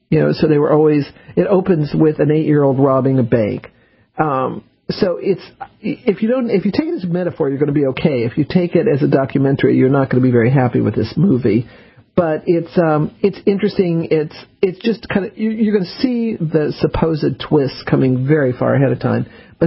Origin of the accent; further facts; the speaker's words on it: the South, United States; I'm a Southerner